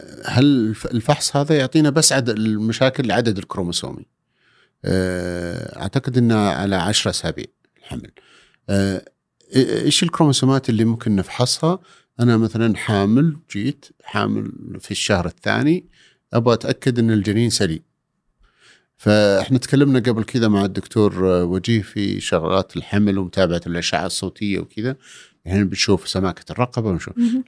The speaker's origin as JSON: {"language": "Arabic", "country": "Saudi Arabia", "said": "وفحص ما قبل الزواج عندنا في السعودية"}